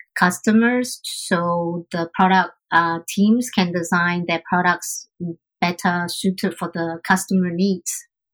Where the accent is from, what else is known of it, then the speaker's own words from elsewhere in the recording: Hong Kong; Growing up in Hong Kong, exposed to all these different cultures, I always feel like I see things from many perspectives